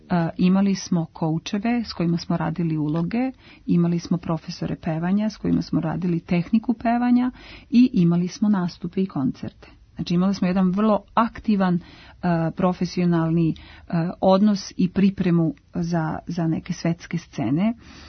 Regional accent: Belgrade, Serbia; Iz Beograda smo bile nas dve

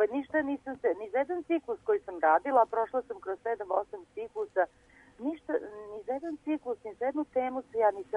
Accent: Lipolica, Šumadija and Western Serbia, Serbia; Ja sam rođena u Mačvi, odrasla sam do škole u Lipolicu kod dede koji je baš bio vinogradar

